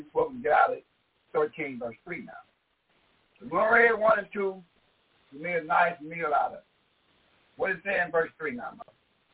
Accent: Pennsylvania, United States; Do you see where I'm at? I'm from Pennsylvania. We in bad shape.

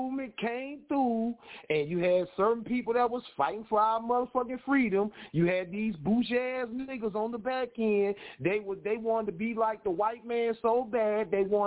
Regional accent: Biloxi, Mississippi, United States; Because I come from Biloxi, Mississippi.

